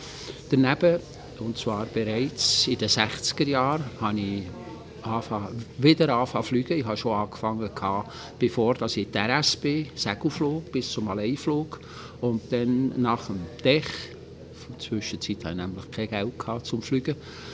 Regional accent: Rüeggisberg, Bern, Switzerland; born there; Und ich bin in Zrickisberg geboren. 1935, ich war jetzt 75

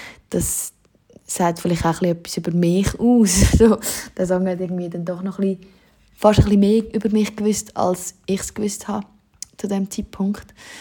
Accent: Switzerland; accent: Swiss German; first language Swiss German; nämlich in meiner Muttersprache auf Schweizerdeutsch

